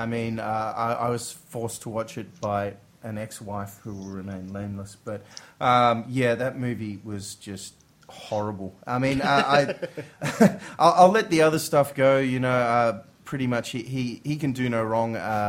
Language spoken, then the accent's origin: English; Australia; I'm Australian.